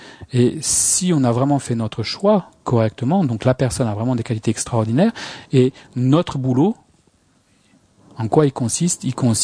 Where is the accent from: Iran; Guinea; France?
France; on est français, on est mal barré